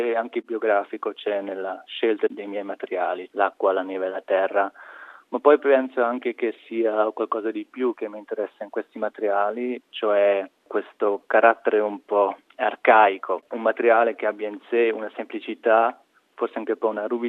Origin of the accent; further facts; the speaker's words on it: Rhäzüns, Grisons, Switzerland; Sì, è abbastanza verde, non siamo ancora così proprio in montagna, ma si inizia a intravedere le vette